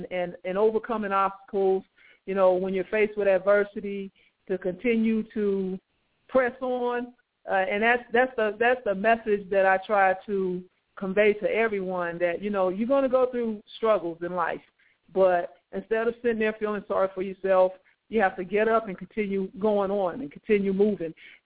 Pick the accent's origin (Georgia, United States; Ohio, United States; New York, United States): Georgia, United States; So Bradwell is my alma mater because I grew up right here in Liberty County as well.